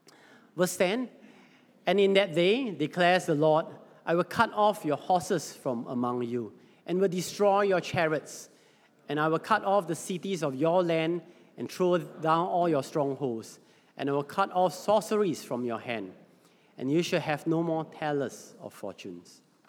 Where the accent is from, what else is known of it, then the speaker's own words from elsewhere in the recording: Singapore; I thought, hey, I am Singaporean. I earn Sing Dollar.